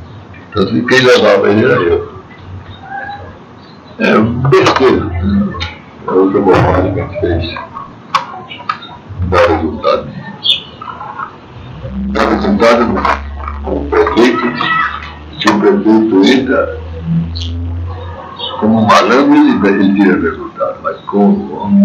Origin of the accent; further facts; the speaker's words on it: Santa Rita do Passa Quatro, São Paulo, Brazil; born there; Mas sou nascido aqui, na divisa de Vida de São Luís. São Paulo. Eu nasci em Santa Rita, no Passa Quatro.